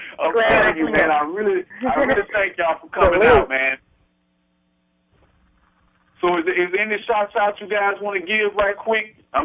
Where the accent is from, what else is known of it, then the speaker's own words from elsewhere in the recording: Arkansas, United States; I want to send shots out to my home state, Arkansas.